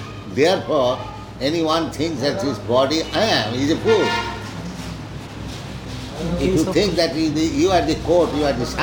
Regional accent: India; Indira Gandhi is Indian. I'm also Indian.

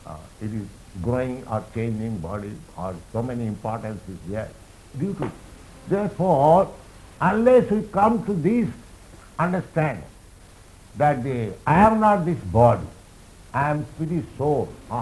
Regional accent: India; English is a second language; You are thinking more intimate relationship with him, and because I am Indian, he may not think more in such intimacy

